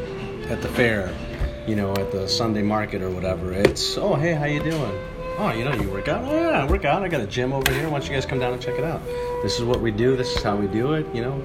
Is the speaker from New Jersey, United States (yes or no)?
no; Chicago, Illinois, United States; At the end of the day, you know, I'm from Chicago.